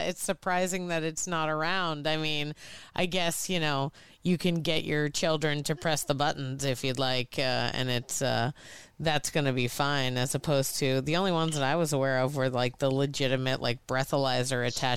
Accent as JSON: {"language": "English", "town": "Boston", "region": "Massachusetts", "country": "United States", "said": "Especially, so again, I mentioned I'm from Boston."}